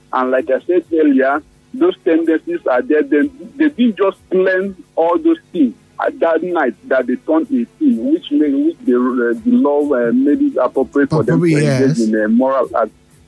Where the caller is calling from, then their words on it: Port Harcourt, Rivers, Nigeria; I'm calling from Port Harcourt.